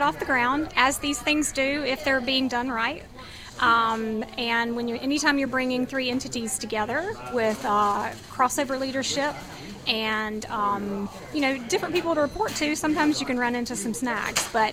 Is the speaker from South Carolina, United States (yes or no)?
yes; Rock Hill, South Carolina, United States; But, again, born and raised in Rock Hill, and have learned so much being in that department.